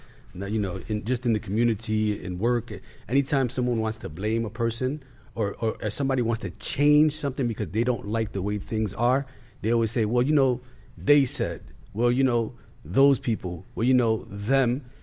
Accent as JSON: {"language": "English", "country": "Puerto Rico", "said": "You came from Europe. I came from Puerto Rico."}